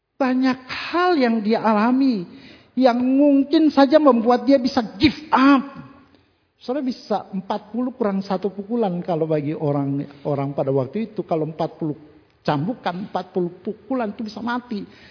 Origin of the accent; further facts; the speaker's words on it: Ambon, Maluku, Indonesia; ketika saya balik pulang mudik ke kampung halaman saya di Ambon